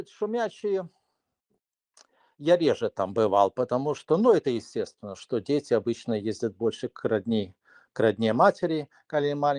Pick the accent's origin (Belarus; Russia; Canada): Belarus; Minsk; Я не родился и не вырос в Шумячах. Я родился и вырос в Минске. Вот. Но у меня отец из Шумяч.